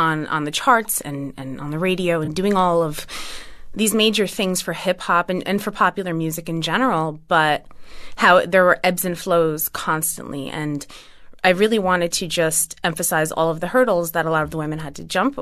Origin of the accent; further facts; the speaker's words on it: New Jersey, United States; Yeah, I would have to credit … for that, since we're both from Jersey.